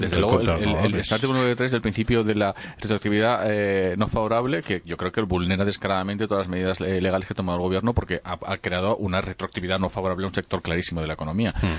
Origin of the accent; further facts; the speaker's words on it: Spain; Pero egoístamente, como español, digamos, si fuera a mi grupo